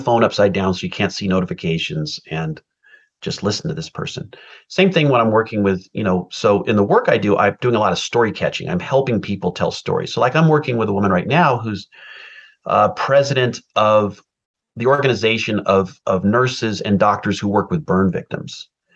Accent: California, United States; any Oregonian or anyone in Siskiyou County, the county just over the border there where I grew up in California, they can get the book for free.

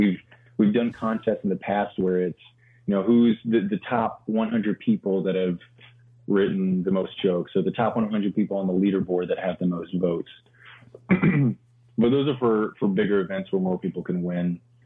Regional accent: Florida, United States; I'm from Florida originally, and after college, I just moved up.

